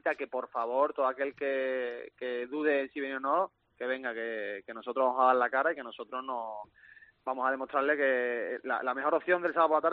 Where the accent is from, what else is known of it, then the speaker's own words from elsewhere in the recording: Seville, Andalusia, Spain; now in Mérida, Spain; me gusta aquí en Mérida, yo me siento como si fuera de Mérida, o que al final soy de Sevilla, estoy al lado